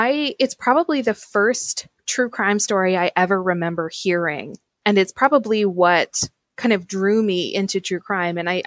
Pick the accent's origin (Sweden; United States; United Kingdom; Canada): Canada; Saint John, New Brunswick; moved away as an adult; now in Ontario, Canada; now I live in Ontario, but I grew up and lived until I was 18 in New Brunswick. And so I was born in St. John, New Brunswick, and my family has had a summer home on the Kingston Peninsula for my entire life.